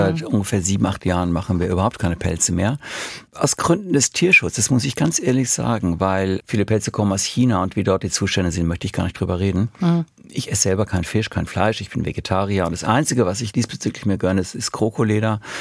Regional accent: Frankfurt, Hesse, Germany; wenn ich sage, ich komme aus Frankfurt

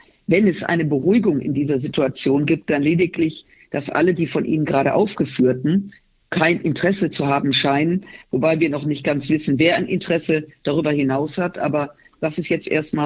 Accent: Germany; dass wir als Deutsche mal unsere Iran-Politik, ich sage das mal, durchdiskutieren

